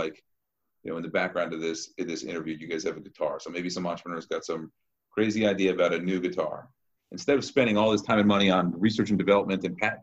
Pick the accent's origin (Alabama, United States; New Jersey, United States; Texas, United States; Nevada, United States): New Jersey, United States; Short Hills; I grew up in Short Hills, New Jersey.